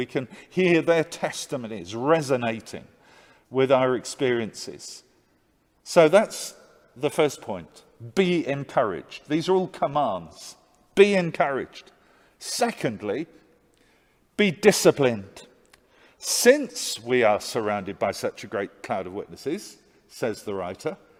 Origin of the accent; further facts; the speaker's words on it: East of England, United Kingdom; I was brought up in Essex